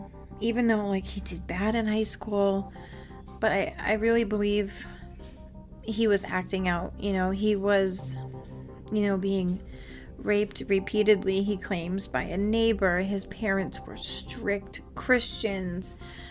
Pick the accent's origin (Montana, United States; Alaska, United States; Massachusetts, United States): Massachusetts, United States; every Monday, we talk about a murder that occurred in Massachusetts. Why? Because I'm from Massachusetts